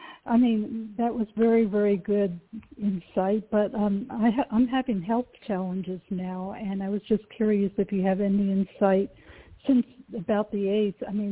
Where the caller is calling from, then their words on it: Oklahoma, United States; from Oklahoma.